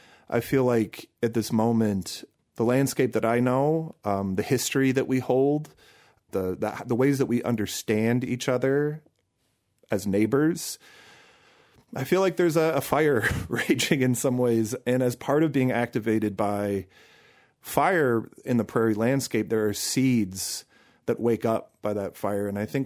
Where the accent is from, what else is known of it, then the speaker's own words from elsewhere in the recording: Milwaukee, Wisconsin, United States; I'm from Milwaukee. My family moved here in 1985. My mother is Chinese. My father is Irish. And having grown here, really grown up here in the abundance of the city